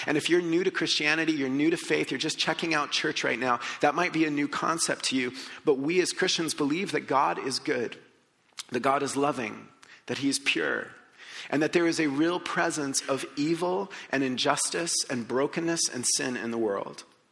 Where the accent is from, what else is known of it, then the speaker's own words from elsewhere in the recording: Colombia; I was in the fourth grade growing up in Colombia